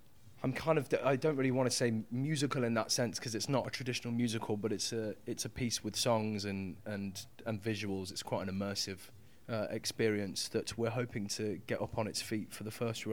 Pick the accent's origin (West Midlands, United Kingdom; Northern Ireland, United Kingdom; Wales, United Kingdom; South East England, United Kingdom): West Midlands, United Kingdom; Coventry; I mean, it does happen in London, but you know, I'm from Coventry, so you know, when you go back up to Carve or you go, you know, out into the, you know, slightly smaller cities